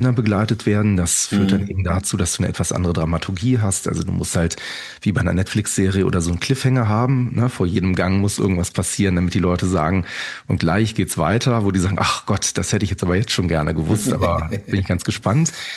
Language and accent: German; Krefeld, North Rhine-Westphalia, Germany; born there; also born or lived in Cologne / Düsseldorf; now in Solingen, Germany; ich bin kein Ursolinger, ich bin tatsächlich in Krefeld geboren, habe in Köln studiert, habe dann lange in Düsseldorf gelebt mit meiner Frau zusammen und wir haben hier in Solingen ein Haus gefunden